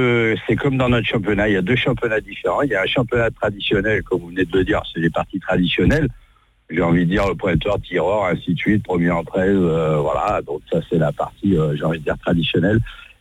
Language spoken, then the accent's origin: French; Lyon, Auvergne-Rhône-Alpes, France; je suis originaire de Lyon, donc le berceau de la boule lyonnaise.